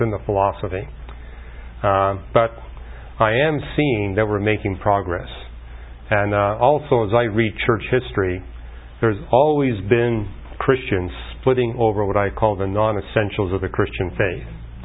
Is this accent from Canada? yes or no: yes; Canada; Whereas I grew up in Canada, they don't have to worry about their lawns because they get enough snow and rain